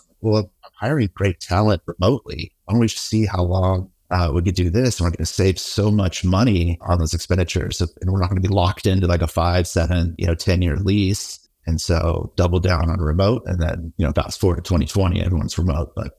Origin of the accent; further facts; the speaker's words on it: California, United States; I was raised in Silicon Valley.